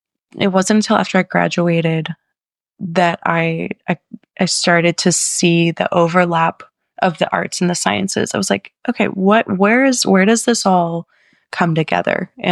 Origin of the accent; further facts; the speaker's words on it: Colorado, United States; And growing up in Colorado, like our backyard was the mountains.